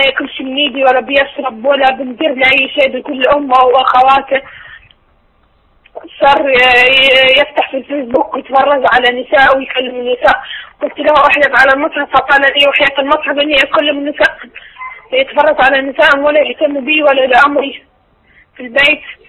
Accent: Egypt; أنا من مصر.

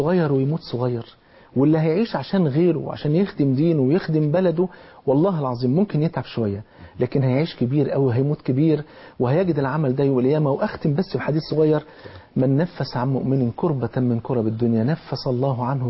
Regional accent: Egypt; حضرتك تعلم السعد أعداد بالآلاف عندنا في مصر موجودة

